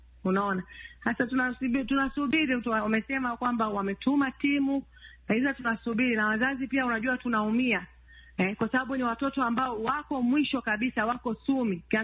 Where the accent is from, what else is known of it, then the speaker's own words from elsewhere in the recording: Tanzania; kwa sababu sisi ni Watanzania